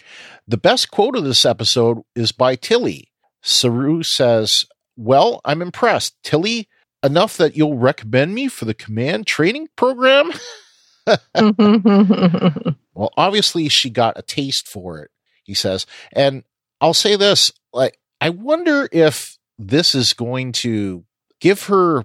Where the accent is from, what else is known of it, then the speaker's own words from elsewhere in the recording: Canada; I'm French Canadian, and you probably know French better than I do.